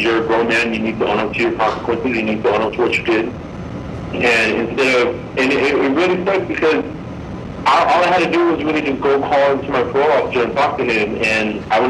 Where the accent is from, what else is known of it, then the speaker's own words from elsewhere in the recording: Arizona, United States; I am from Arizona and I'm sure I have a warrant out